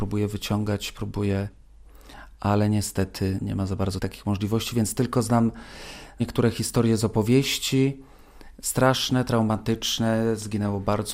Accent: Kraków, Lesser Poland, Poland; born there; also born or lived in Wrocław; now in Warsaw, Poland; urodziłem się jednak w Krakowie, studiowałem we Wrocławiu, więc Warszawa była dla mnie takim miastem zagadką. I dopiero gdy przyjechałem tutaj 15 lat temu na stałe

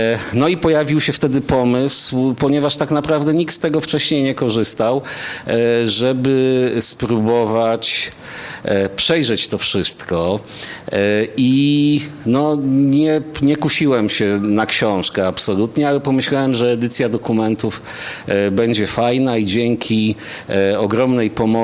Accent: Radom, Masovian Voivodeship, Poland; ja jestem z Radomia, interesował mnie wtedy dystrykt radomski

